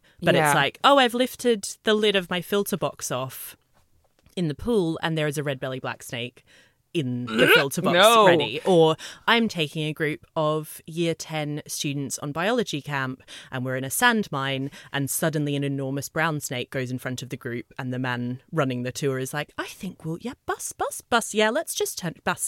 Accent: Australia; moved away as an adult; I've been here 15 years, but yes, I am from Australia.

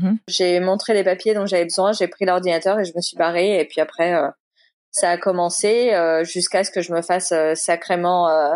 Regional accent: Boulogne-Billancourt, Île-de-France, France; vu que j'ai grandi à Boulogne, c'était le médecin que je voyais quand j'étais à Boulogne, qui est à 10 minutes de là où je vis actuellement

